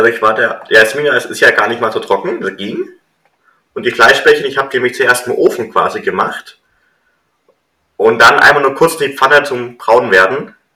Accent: Swabia, Germany; ich komme ja aus Schwaben und Soße geht zu allem.

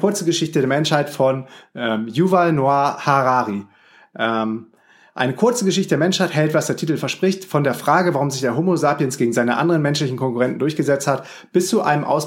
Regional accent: Düsseldorf, North Rhine-Westphalia, Germany; das Neandertal ist ganz in der Nähe von dem Ort, wo ich aufgewachsen bin und geboren wurde, in Düsseldorf.

